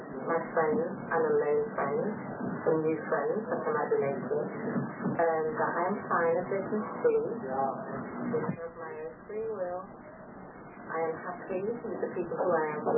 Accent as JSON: {"language": "English", "region": "London", "country": "United Kingdom", "lives_now": "United States", "said": "London, England."}